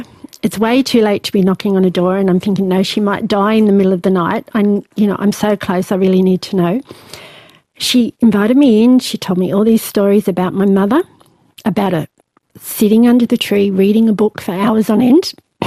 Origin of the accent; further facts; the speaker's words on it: Newcastle, New South Wales, Australia; no, I'm from Newcastle.